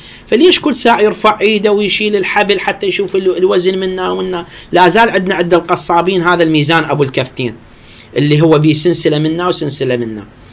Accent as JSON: {"language": "Arabic", "country": "Iraq", "said": "لا زالت لعله في بعض الأرياف موجودة عندنا بالعراق"}